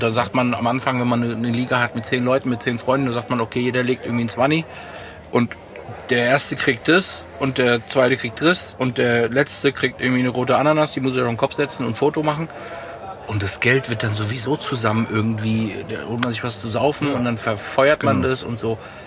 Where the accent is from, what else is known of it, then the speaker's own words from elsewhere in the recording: Croatia; dann bin ich halt Kroate, dann gebe ich jetzt alles auf Kroatien.